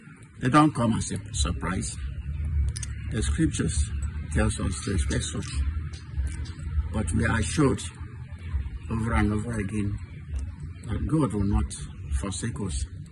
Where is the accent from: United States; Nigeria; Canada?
Nigeria; now in Uganda; some of them are shocked when they hear that I come from Nigeria.